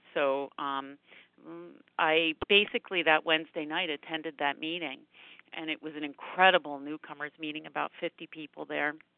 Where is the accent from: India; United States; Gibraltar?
United States; New Jersey; I'm from New Jersey